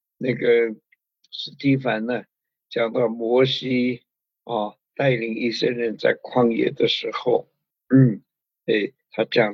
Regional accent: China; 好像我们中国人说，人在福中不知福啊

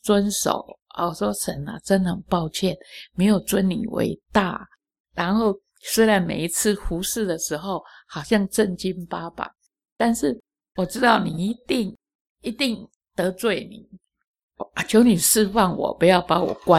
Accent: China; 我中国人礼貌就是笑嘻嘻，我也不会表达什么

